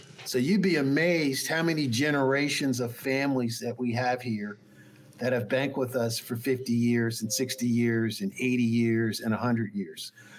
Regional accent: Wilmington, Delaware, United States; I used to live in the North, lived in Wilmington, Delaware. I grew up in Wilmington, Delaware.

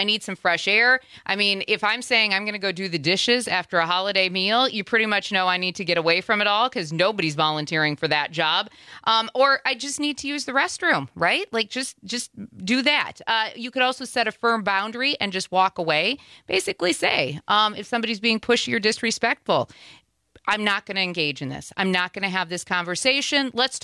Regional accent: Midwest, United States; accent: Wisconsin; I grew up in the Midwest, so it's funny because people think I have a Wisconsin accent. and I don't hear it.

